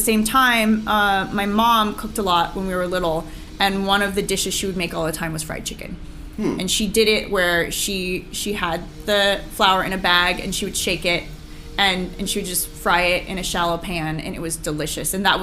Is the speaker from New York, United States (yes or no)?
no; Pasadena, California, United States; I grew up in Pasadena, and my Chinese grandma was in Monterey Park